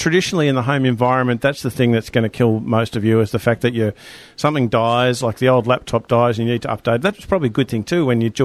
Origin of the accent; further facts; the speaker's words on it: New Zealand; accent: New Zealand; or should I say Kinect with my New Zealand accent